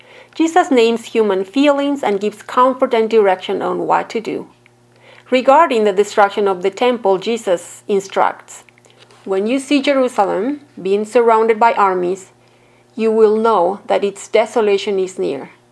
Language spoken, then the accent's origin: English; Bolivia; I grew up around Pentecostal churches in Bolivia where there's more emphasis and familiarity with apocalyptic texts.